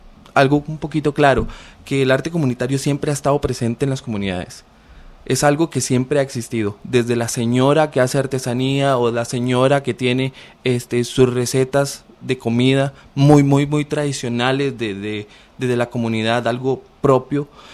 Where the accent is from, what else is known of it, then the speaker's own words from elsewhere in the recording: Paraíso, Cartago, Costa Rica; born there; nosotros nacimos en Paraíso de Cartago, y desde hace 3 años estamos con un proceso continuo en Las Brisas de San Vito de Cotobruz